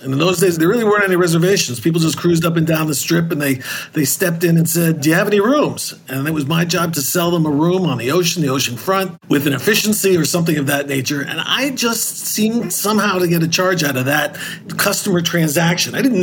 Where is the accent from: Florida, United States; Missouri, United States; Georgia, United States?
Florida, United States; Miami; I grew up in Miami, Florida, an actual native of Miami. I was there until I went to college